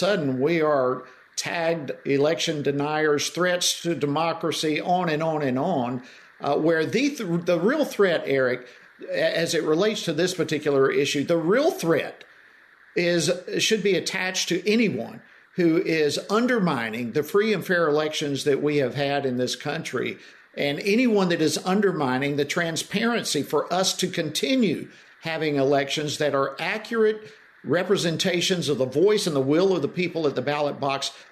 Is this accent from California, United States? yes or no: no; Georgia, United States; Well, I'm from Georgia and I know Georgia well